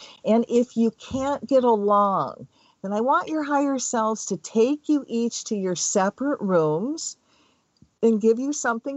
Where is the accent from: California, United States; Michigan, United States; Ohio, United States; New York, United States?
Michigan, United States; I'm from Michigan. It's pretty cold there in the winter.